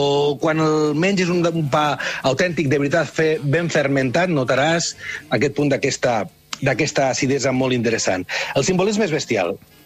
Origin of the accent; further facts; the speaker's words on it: Vila-real, Valencian Community, Spain; jo sóc de Vila-real, de Castelló.